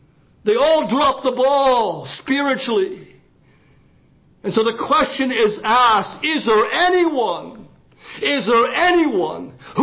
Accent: Canada; I'm a Canadian, so I've got to be careful here.

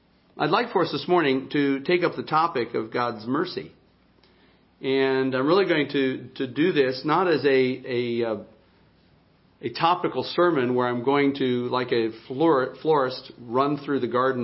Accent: Colorado, United States; Now, as many of you know, I grew up in Colorado. I don't generally like to talk about myself.

